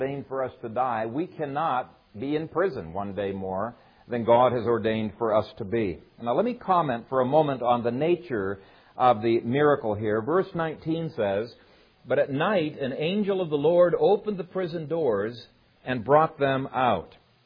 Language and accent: English; Ethiopia; In the country I grew up in Ethiopia, we heard stories all the time